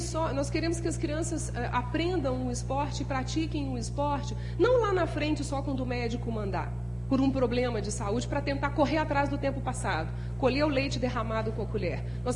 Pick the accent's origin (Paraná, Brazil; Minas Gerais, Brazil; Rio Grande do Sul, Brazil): Minas Gerais, Brazil; Caeté; born there; Eu não nasci em Ouro Preto, eu nasci pertinho daqui, em Caeté.